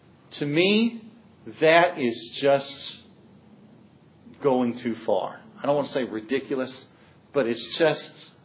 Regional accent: Kansas City, Missouri, United States; The church I grew up in Kansas City, when a baptismal service took place

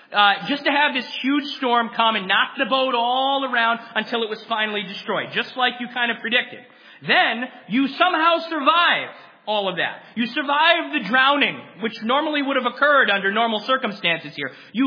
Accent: Glastonbury, Connecticut, United States; My hometown of Glastonbury is home to what is called Rattlesnake Mountain, which is actually right around the corner from my parents' house, the house that I grew up in.

